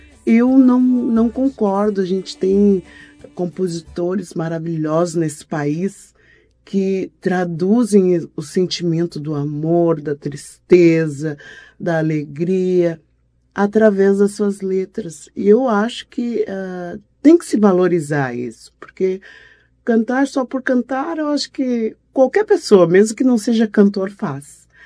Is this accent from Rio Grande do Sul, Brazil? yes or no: yes; Carazinho, Rio Grande do Sul, Brazil; born there; Eu nasci em Carazinho. E eu fui criada por pastor evangélico, sim, né?